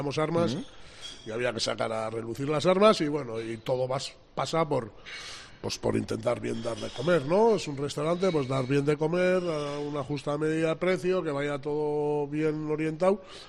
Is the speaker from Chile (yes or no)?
no; Basque Country, Spain; Yo soy vasco, guipuzcoano.